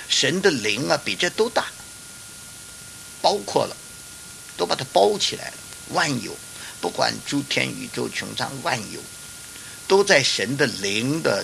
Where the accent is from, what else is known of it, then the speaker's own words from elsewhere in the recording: Beijing, China; accent: Beijing; 用我们北京话说，就是地根儿就有的